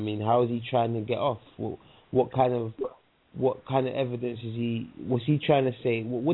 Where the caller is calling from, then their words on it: London, United Kingdom; I'm calling from London.